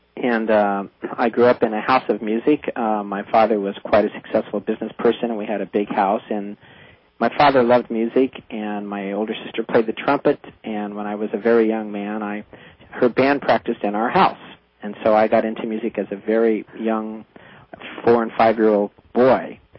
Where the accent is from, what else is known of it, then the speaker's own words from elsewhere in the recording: Denver, Colorado, United States; And I grew up in Denver, and my first instrument I played was the drums.